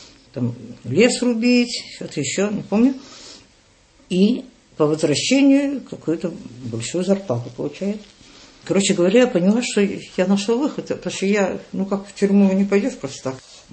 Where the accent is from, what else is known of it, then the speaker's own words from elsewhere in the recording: Paris, Île-de-France, France; И поскольку я воспитывалась в Париже